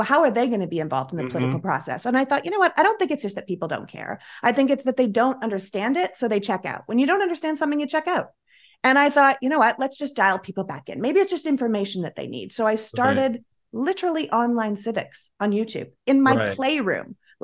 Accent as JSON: {"language": "English", "town": "Toronto", "region": "Ontario", "country": "Canada", "also_born_or_lived": "New York", "moved": "yes", "lives_now": "United States", "said": "But I moved here for what America promised. And then I was living in New York. I moved originally from Toronto to New York, and I was there during 9/11."}